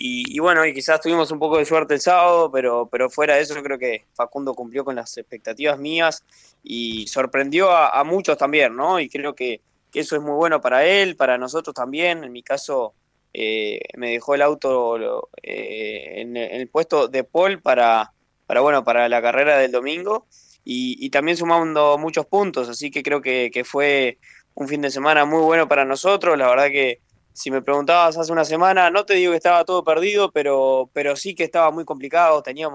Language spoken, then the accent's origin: Spanish; Ombúes de Lavalle, Colonia, Uruguay; now in Montevideo, Uruguay; Estoy en la capital, estoy en Montevideo, estoy instalado acá, en realidad yo soy de Ombúe, pero bueno, por tema de estudios y carrera justamente estoy acá